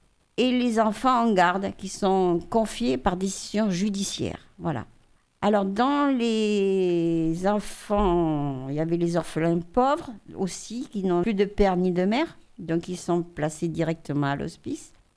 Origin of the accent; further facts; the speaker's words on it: Basque Country, Spain; now in France; moi, je sais que je suis basque du nord de l'Espagne